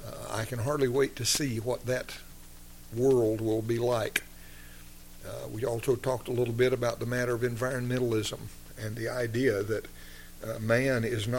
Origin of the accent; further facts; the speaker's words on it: Texas, United States; I grew up in West Texas.